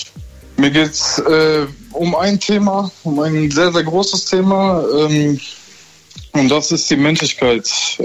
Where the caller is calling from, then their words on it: Bensheim, Hesse, Germany; Ich komme aus Bensheim, das liegt in der Nähe von Frankfurt.